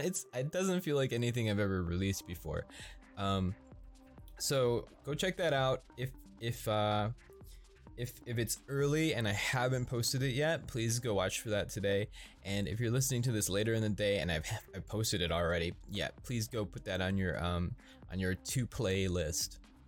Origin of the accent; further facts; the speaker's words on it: Midwest, United States; Somebody did say that they heard Midwest. I am from the Midwest.